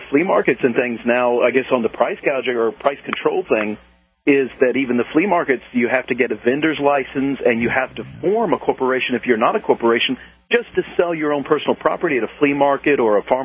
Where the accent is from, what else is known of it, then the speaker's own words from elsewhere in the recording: South Carolina, United States; I'm from South Carolina, and we're constantly having the constant overregulation of everything